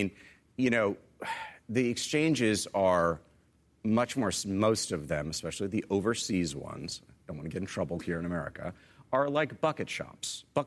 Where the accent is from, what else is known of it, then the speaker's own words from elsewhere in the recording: Austin, Texas, United States; I grew up in Austin, Texas.